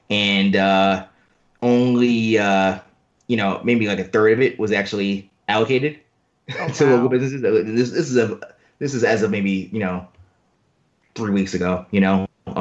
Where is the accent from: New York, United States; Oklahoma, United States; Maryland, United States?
New York, United States; New York City; born or raised there